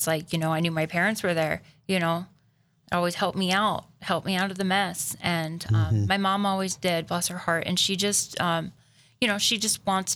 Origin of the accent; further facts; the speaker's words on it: Ocala, Florida, United States; Well, I am originally from Ocala, Florida.